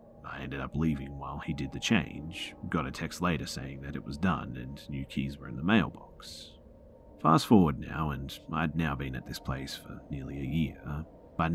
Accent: Australia; born there; I told him that I was born in Australia.

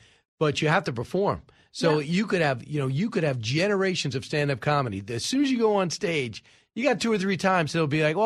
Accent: Ireland; Because I could never, as an Irish guy, I could never work St. Patrick's Day.

